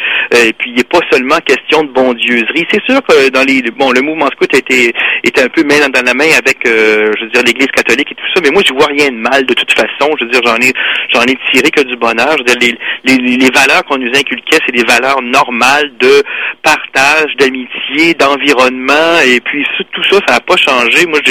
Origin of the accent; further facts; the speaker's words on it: Montreal, Quebec, Canada; Je veux dire, je suis de Montréal, donc à Montréal, ça brassait pas mal